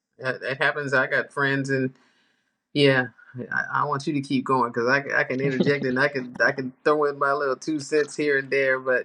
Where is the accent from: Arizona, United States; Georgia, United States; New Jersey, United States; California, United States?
Georgia, United States; Savannah; born there; I had never been to Savannah, didn't know I was born in Savannah.